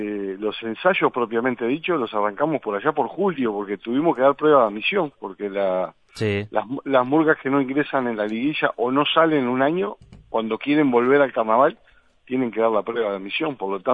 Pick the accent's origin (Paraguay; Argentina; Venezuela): Argentina; Parque Posadas, Buenos Aires Province; Yo sí recuerdo que me crié en el Parque Posadas, en Aires Puros